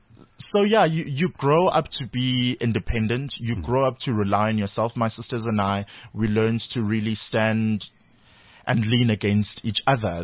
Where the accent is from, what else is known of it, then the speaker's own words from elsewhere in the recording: Durban, KwaZulu-Natal, South Africa; So we grew up calling my father tata, even though growing up in Durban